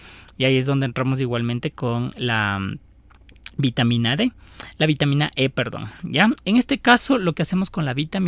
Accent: Ecuador; Como ecuatorianos hablamos, por ejemplo, de la máchica

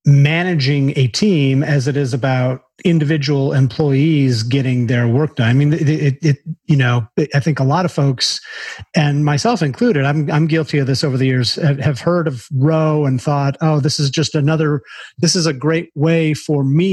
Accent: Buffalo, New York, United States; First of all, I grew up just outside of Buffalo, New York. So I'm completely there with the snow thing.

